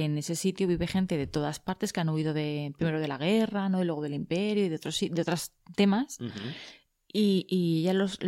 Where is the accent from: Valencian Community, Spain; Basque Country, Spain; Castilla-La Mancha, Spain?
Valencian Community, Spain; Alicante; Es como un alicantino, por ejemplo, somos nosotros, que lleva un trocico de la explanada, ¿no?